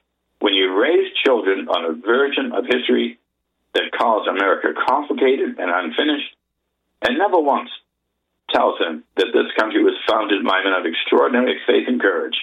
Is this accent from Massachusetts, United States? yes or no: yes; Massachusetts, United States; When I was in school, I knew that the pilgrims came to my home state of Massachusetts to seek religious freedom.